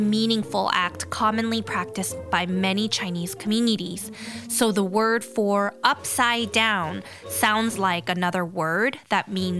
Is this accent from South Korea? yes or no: yes; South Korea; it is so different from how my hometown, South Korea, celebrates.